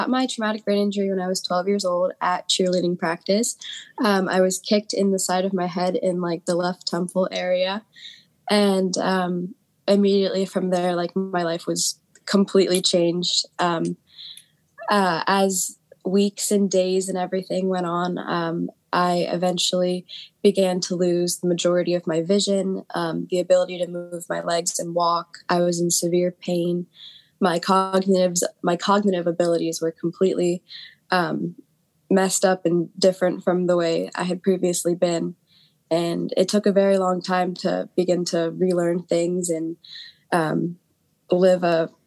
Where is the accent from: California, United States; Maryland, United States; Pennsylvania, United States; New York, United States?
Pennsylvania, United States; I'm 18. I'm from Pennsylvania.